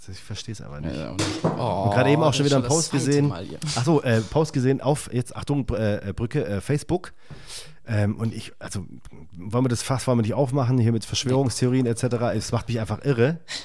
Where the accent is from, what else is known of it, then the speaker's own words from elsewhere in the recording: Stuttgart, Baden-Württemberg, Germany; Ich komme aus Stuttgart